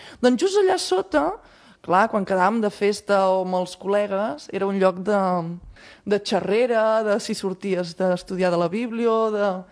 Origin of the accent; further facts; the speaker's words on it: Sant Celoni, Catalonia, Spain; moved away as an adult; ja no visc aquí, vaig marxar molt jove de Sant Celoni. Bueno, jove, a la teva majoria d'edat. Llavors, vaig marxar, clar, he fet molta vida cap a les comarques de Girona